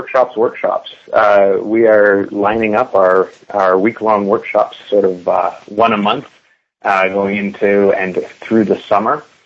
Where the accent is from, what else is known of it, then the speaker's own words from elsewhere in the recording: Toronto, Ontario, Canada; my hometown of Toronto